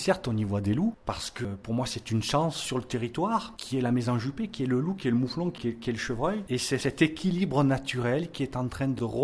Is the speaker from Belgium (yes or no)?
no; France; En tant que Français, que Gaulois, je suis tombé dedans quand j'étais petit, entre guillemets. J'ai eu la chance d'avoir des parents qui habitaient à Sceaux, des parents enseignants